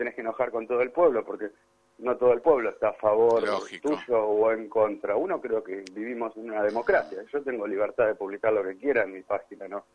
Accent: General Madariaga, Buenos Aires Province, Argentina; also born or lived in Pinamar; now in Madariaga, Argentina; Mirá, nací, me crié en Madariaga, estuve radicado 10 años en Pinamar y volví a Madariaga en el 2011.

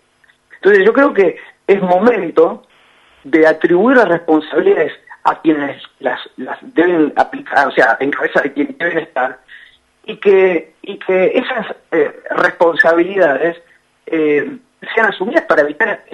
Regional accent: Argentina; asumamos las responsabilidades que nos tocan como argentinos de vivir en un país con leyes.

